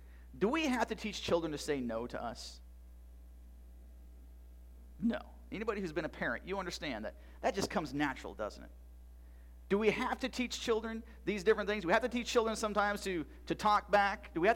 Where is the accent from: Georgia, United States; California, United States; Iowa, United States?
Iowa, United States; I'm a redneck from Iowa, okay?